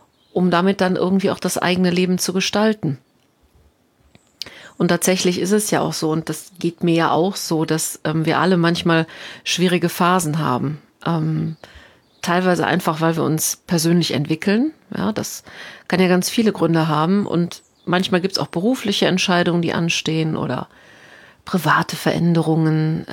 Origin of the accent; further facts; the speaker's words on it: Rhineland, Germany; ich komme ja hier aus dem Rheinland